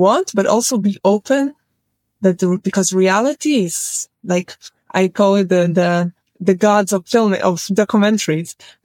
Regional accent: Tel Aviv, Tel Aviv District, Israel; English is a second language; I'm from Tel Aviv, from the big city.

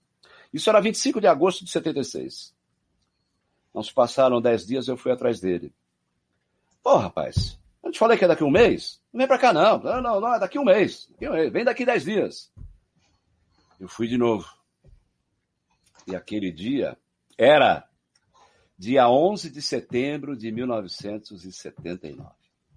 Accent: Guarulhos, São Paulo, Brazil; born there; Eu nasci na Vila Galvão, mas estava morando na Vila Rosália, que tinha vindo de Santos

